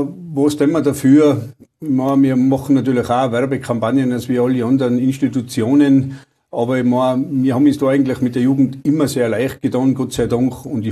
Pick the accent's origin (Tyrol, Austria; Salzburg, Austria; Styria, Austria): Tyrol, Austria; Strass im Zillertal; Aber einer von den ersten Einsätze als aktives Feuerwehrmitglied war sicher bei uns in Straß im Zillertal, also ein Dachstuhlbrand.